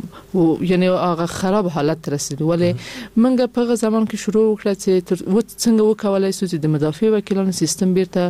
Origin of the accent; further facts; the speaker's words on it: Kabul, Afghanistan; ما د کابل اوسیدونکی، ما په کابل کې زیږیدلې، ما اکثر عمر مې ټول عمر مې یعنی په افغانستان کې په کابل کې تیر کړی دی.